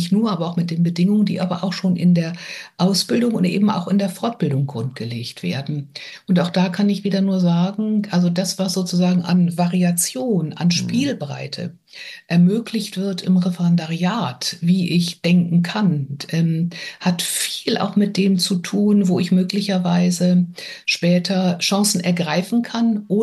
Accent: Bremerhaven, Bremen, Germany; also born or lived in Marburg / Baden-Württemberg; ich komme aus dem Bundesland Bremen, total liberal, kein Zentralabitur, dann komme ich auch noch aus Bremerhaven, das war wirklich, war und ist eine schwierige Stadt. Studiert habe ich in Hessen, in Marburg.

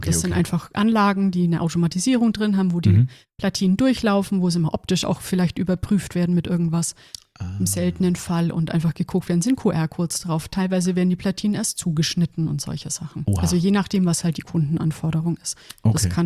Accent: Bavaria, Germany; now in Erlangen, Germany; 35, aus der Region Erlangen, mal aufgewachsen bei Augsburg

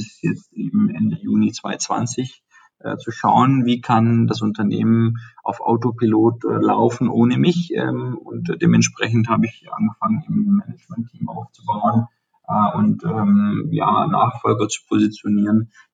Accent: Baden-Württemberg, Germany; ich komme ja aus dem Schwabenland, was ja eben in dem Automobilbereich auch stark ist

